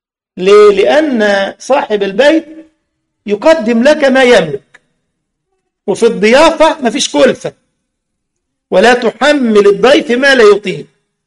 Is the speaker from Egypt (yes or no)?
yes; Egypt; أرديحي عندنا في مصر من غير لحمة